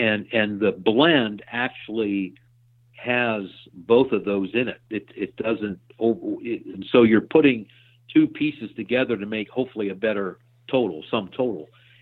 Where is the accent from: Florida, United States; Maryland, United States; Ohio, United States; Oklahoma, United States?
Ohio, United States; Hartville; Well, and until I was 10 years old, I grew up in Hartville, Ohio, which is between Akron and Canton, Ohio.